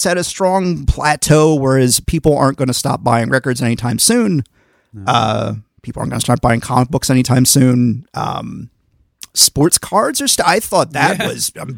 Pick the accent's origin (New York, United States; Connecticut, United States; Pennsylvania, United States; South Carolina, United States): Pennsylvania, United States; Mertztown; I grew up in I don't even think we had a stoplight. Nice. This little town called Mertztown that's like a half hour from Reading and a half hour from Allentown.